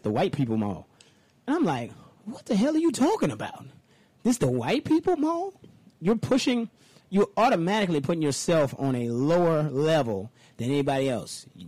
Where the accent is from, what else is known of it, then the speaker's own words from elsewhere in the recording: Richmond, Virginia, United States; There was a mall built in our town. I'm from Richmond, Virginia.